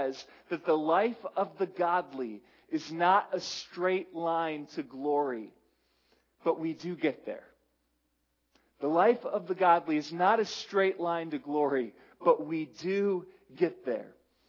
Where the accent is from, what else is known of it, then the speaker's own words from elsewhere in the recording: Taylor, Michigan, United States; I just grew up with really simple road systems in Michigan, right? And so my hometown of Taylor, Michigan was pretty much a perfect rectangle, and the roads were just laid out like a grid.